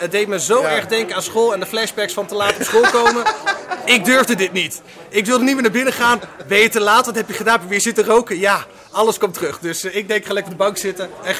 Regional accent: Friesland, Netherlands; now in Apeldoorn, Netherlands; Ik kom eigenlijk uit Friesland. Ben door de woningcrisis een paar jaar geleden in Apeldoorn terechtgekomen.

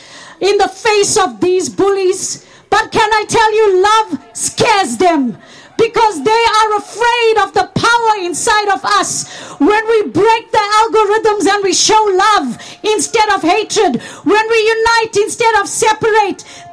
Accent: South Africa; now in Netherlands; As a South African

